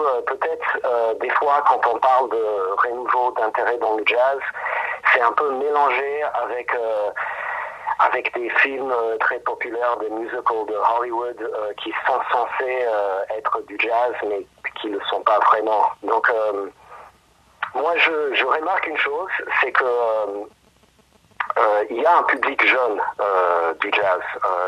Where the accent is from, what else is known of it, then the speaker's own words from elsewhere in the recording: Rome, Lazio, Italy; also born or lived in United States; now in Paris, France; j'habite à Paris. En fait, je suis né à Rome de parents américains de New York, City. Et j'ai grandi à Rome et ensuite je suis parti aux États-Unis faire la musique, faire des études et ensuite je me suis retrouvé ici à Paris.